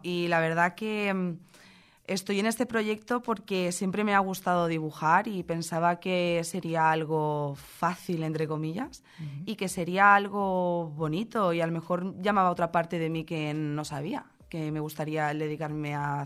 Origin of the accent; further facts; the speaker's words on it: Valencia, Valencian Community, Spain; now in Gandia, Spain; yo soy de Valencia capital y pues bueno, toda la vida me he criado allí. Y a día de hoy realmente estoy más tiempo aquí en Gandía